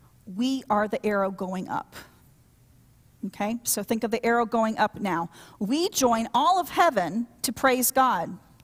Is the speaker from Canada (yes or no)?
no; Midwest, United States; I'm from the Midwest. We live there a lot. And we even had tornadoes at our house.